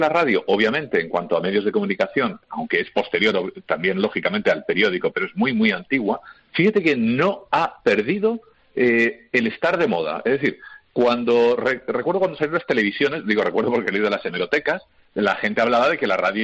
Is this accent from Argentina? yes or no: no; Spain; estoy en España porque soy español